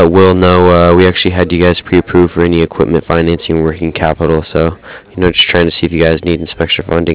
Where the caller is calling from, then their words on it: San Diego, California, United States; I'm actually calling from San Diego.